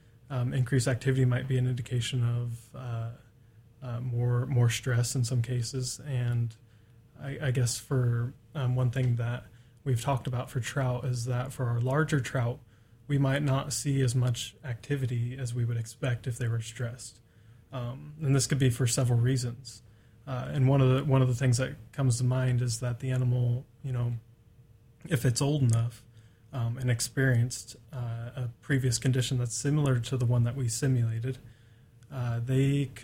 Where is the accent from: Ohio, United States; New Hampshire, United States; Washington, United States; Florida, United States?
Washington, United States; Doty; I'm from a really small rural town in Southwest Washington called Doty.